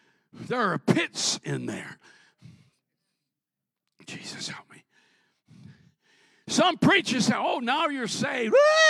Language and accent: English; Minnesota, United States; born there; No, I wasn't born here. I was born in Minnesota. And I spent years in the United States Navy.